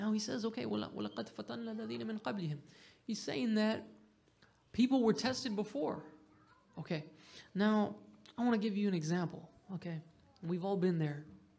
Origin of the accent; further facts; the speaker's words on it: Detroit, Michigan, United States; now in Los Angeles, United States; And I'm in Los Angeles, and I'm from Detroit, so I can use this example.